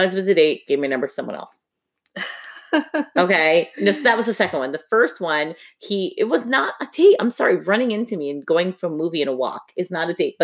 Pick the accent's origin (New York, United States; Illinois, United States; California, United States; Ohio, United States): New York, United States; Brooklyn; I just felt like my Jewish was different than their Jewish because I came from Brooklyn, New York, and they came from Be'er Sheva or, I don't know, Tel Aviv.